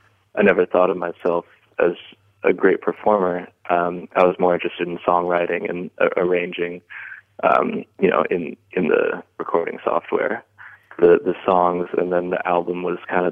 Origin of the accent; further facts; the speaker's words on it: Leesburg, Virginia, United States; Well, I don't think my hometown Leesburg did much shaping of anything.